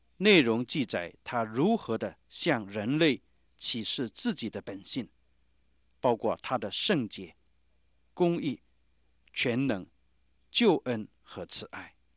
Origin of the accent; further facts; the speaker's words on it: China; 不是用我们中国人的神学观来衡量神